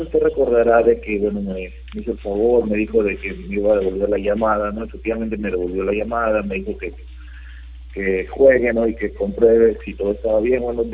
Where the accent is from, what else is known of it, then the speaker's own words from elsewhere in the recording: San Martín de Porres, Lima, Peru; No, soy de San Martín de Porres.